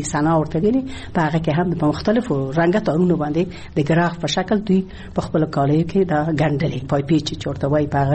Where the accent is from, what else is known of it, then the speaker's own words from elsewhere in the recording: Ghazni, Afghanistan; born there; زه په غزنی کې زیږیدلې ما او د غزنی خلک مې لیدلې دي